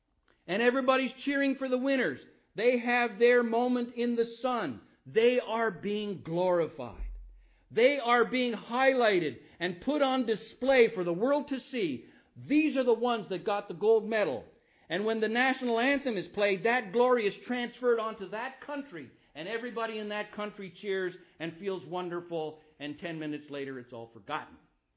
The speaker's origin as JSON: {"language": "English", "country": "Canada", "said": "I'm Canadian, and I'm very proud about my team because they're up 2-0."}